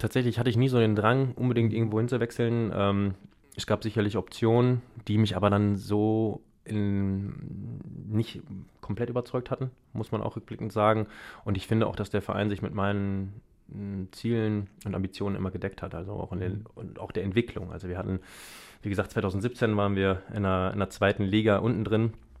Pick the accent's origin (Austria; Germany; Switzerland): Germany; Essen, North Rhine-Westphalia; Ja, da ich da aufgewachsen bin und mein Bruder und meine Mutter auch noch weiterhin dort wohnen, bin ich dem Stadtteil schon sehr verbunden.